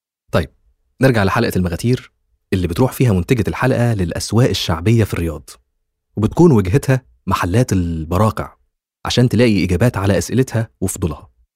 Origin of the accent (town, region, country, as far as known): Egypt